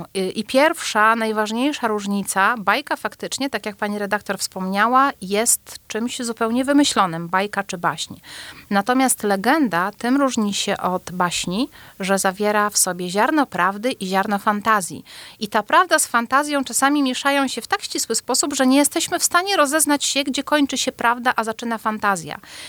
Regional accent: Dobra, West Pomeranian Voivodeship, Poland; To jest legenda związana z Dobrą koło Nowogardu, moją rodzinną miejscowością.

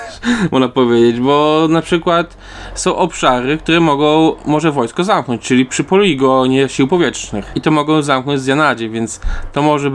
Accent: Lublin Voivodeship, Poland; ja jestem na przykład z Lubelskiego województwa, to jest druga strona Polski.

